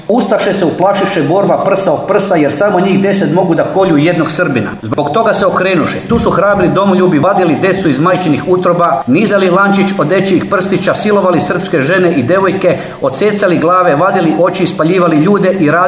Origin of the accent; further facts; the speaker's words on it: Croatia; ja sam Hrvat, znači ja sam Sotona, vjerojatno svi vi Hrvati su Sotona